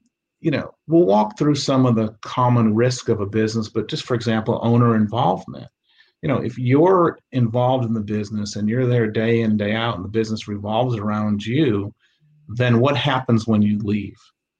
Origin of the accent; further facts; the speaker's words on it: Michigan, United States; now in Houston, United States; I still play hockey here in Houston. I grew up playing in Michigan.